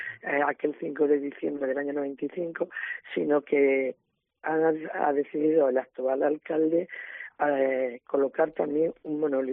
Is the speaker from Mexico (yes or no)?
no; Medellín, Extremadura, Spain; Medellín. Así que fue aquí asesinado donde yo vivo, en Las Artes, Oria, sí.